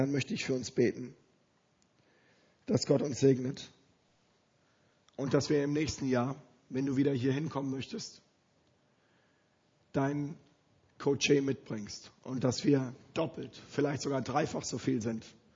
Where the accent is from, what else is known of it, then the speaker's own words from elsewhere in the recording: Germany; Und als Deutscher stehe ich hier vor euch in Österreich